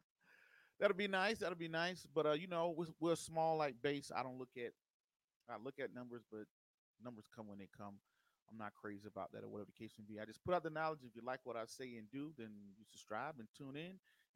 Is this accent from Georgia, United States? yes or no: yes; Waynesboro, Georgia, United States; You know, Waynesboro, y'all know, my hometown.